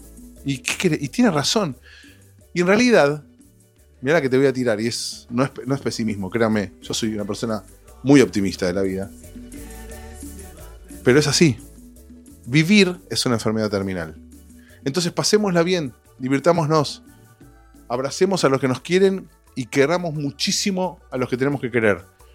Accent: Argentina; now in Brazil; eso me pasa muchísimo a mí con Brasil, acá. Ah, Argentina, qué lindo, Río de Janeiro

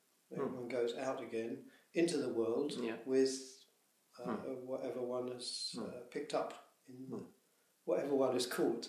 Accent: England, United Kingdom; now in Germany; Because being an Englishman in Germany, I don't particularly just want to be in touch with Sri Ratna Buddhists.

